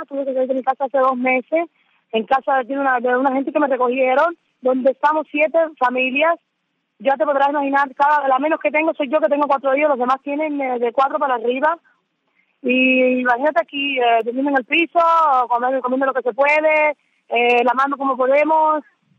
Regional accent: Pinar del Río, Cuba; now in Syria; Yo soy de Pinar del Río.

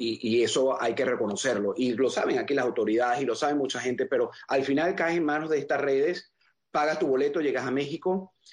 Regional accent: Venezuela; lo digo también como venezolano

